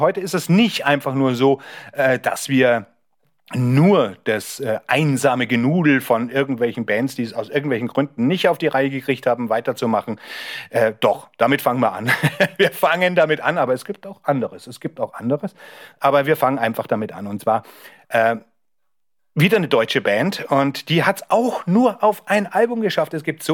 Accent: Bavaria, Germany; Die heißt dann bei uns in Bayern Leberkuchen.

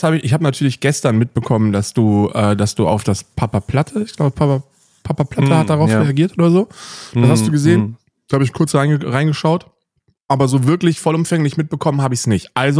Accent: East Germany, Germany; Ist doch als Ostdeutscher ist das so eine einfache Geschichte.

